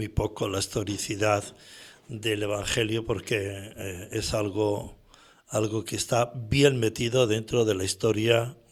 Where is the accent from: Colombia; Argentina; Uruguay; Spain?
Spain; Castile and León; cerca de mi pueblo hay un pueblo que se llama Sasamón.